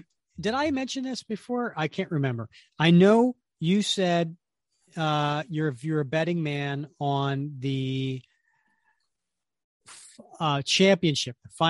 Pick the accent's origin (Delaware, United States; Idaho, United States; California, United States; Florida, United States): Delaware, United States; also born or lived in Alabama / Georgia; I grew up in Delaware and I probably am the closest thing to not having an accent, because wherever I moved, I lived in Alabama, I lived in Georgia, you know, wherever, and people were like, "I can't place where you're from,"